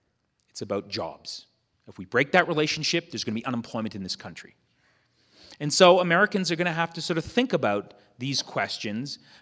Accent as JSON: {"language": "English", "country": "Canada", "said": "I come from Canada where I went to school and most of it was government subsidized."}